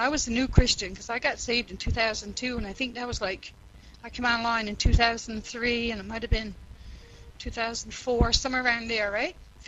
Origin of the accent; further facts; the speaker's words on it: East Coast, United States; And I'm from the East Coast too and I talk really, really fast.